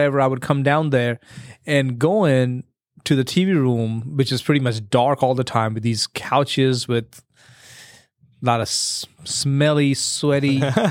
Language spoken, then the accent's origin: English; India; now in United States; And I grew up in a big city. My hometown, now it's 500,000 people.